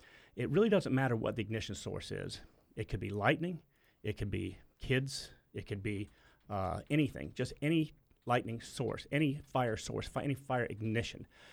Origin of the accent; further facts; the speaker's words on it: the South, United States; we here in the South, I'm a Southerner.